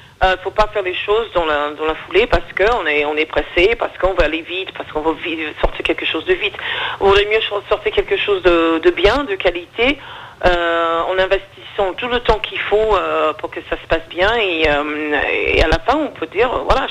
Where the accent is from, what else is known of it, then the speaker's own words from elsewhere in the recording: Florida, United States; French is a second language; moved away as an adult; also born or lived in New York; now in France; La Floride, c'était assez rural, j'ai grandi dans une ferme, voilà, donc je suis partie vers New York vivre avec ma mère